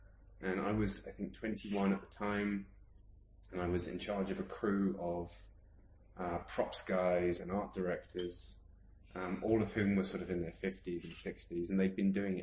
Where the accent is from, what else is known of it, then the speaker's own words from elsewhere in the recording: Margate, South East England, United Kingdom; my hometown, which is a tiny little village called Margate, just outside London